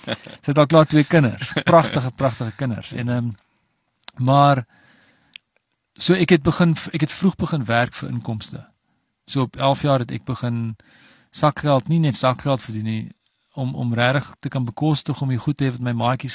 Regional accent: Stellenbosch, Western Cape, South Africa; born there; Ek's gebore in Stellenbosch in 1968, so dis 51 jaar terug, amper, 50 jaar terug. So Stellenbosch, even toe, so ek sê, is 'n klein dorpie soos Prieska of weet, die klein plekkies nie.

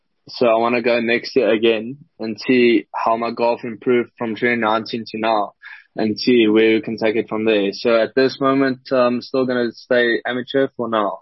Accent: Potchefstroom, North West, South Africa; also born or lived in Parys / Bloemfontein; Okay, so I was born in Potch, Potchefstroom. Then I moved to Parys till I was 6 years old. Had grade one and two, I was in Parys. And then I moved back to Potch and I had my whole school career there.

